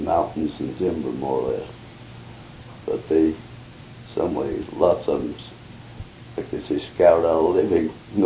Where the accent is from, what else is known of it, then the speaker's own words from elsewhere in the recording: Promise, Oregon, United States; born there; I was born in Promise, Oregon, in Olawa County.